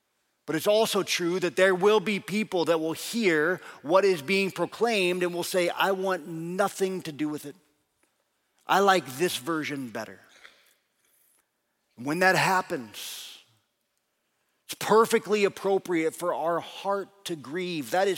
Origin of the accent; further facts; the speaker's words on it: Lincoln, Nebraska, United States; Now, I am from Nebraska. And I speak as if I am from Nebraska.